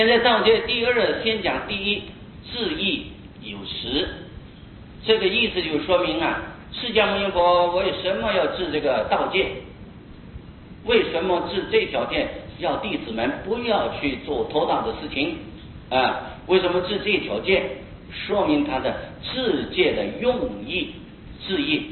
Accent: China; 我们中国人呢与菩萨瑞藏无缘啊

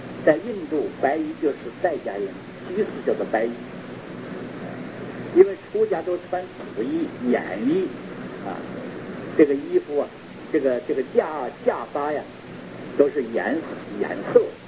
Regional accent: Taiwan; 拿我们台湾人口有多少

